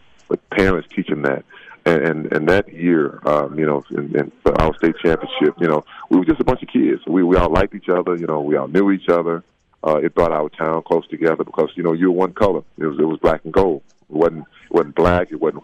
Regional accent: Texas, United States; now in Southern California, United States; You know, being a Texan, it's not about that for me. You know, I'm from a small town, and I still have that small town mentality, even though I live in Southern California.

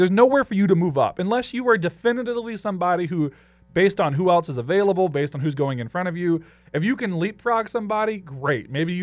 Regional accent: the South, United States; I grew up in the South, so I think that's what makes me enjoy the combine process.

